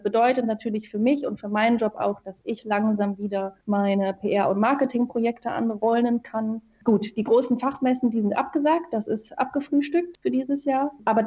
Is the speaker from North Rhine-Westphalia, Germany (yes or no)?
yes; Cologne, North Rhine-Westphalia, Germany; als Kölner sagt man ja sowieso immer, jeder Jack ist anders.